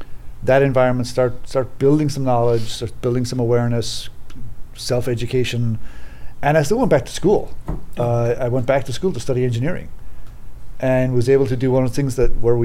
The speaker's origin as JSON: {"language": "English", "country": "Ireland", "moved": "as an adult", "lives_now": "Chicago, United States", "said": "I wasn't born in Louisiana or the Midwest or upstate New York. I came from Ireland in late 1994, October of 94, and came over into Chicago."}